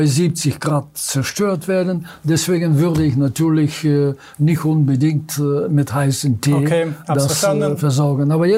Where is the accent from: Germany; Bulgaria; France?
Bulgaria; Früher hatten wir, also im Dorf, wo ich hergeboren bin, wo ich herkomme, also hatten wir niemals einen Alzheimer, obwohl die Leute sehr alt waren.